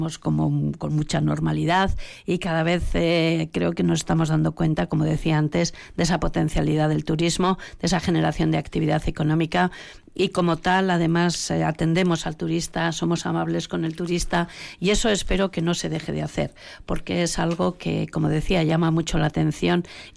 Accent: Vitoria, Basque Country, Spain; ¿Quién va a venir a Vitoria? Porque la verdad es que somos un poco así, ¿no?

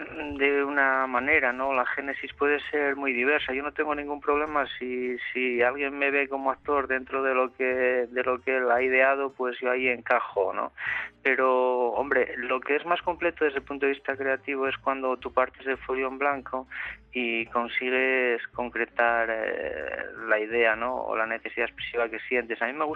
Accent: Asturias, Spain; una guía un poco divulgativa de cómo somos asturianos

